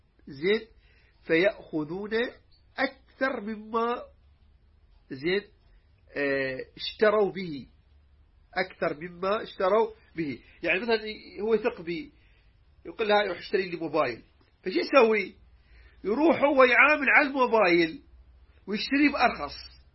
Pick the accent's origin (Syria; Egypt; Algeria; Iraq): Iraq; احنا عندنا من العراق